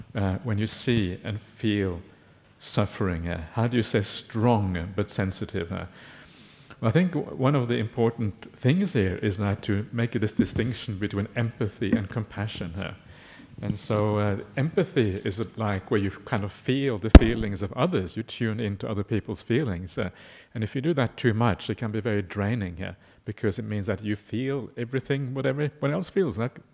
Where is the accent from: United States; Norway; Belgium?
Norway; born there; English is a second language; I was born in Norway. That's where my accent is from.